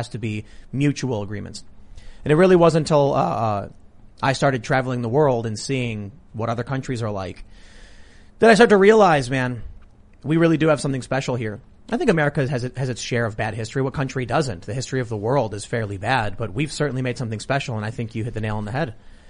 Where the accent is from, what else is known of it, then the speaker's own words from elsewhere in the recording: Chicago, Illinois, United States; I agree. I grew up here. I grew up in Chicago. I grew up being told a lot of things by leftists, anarchists.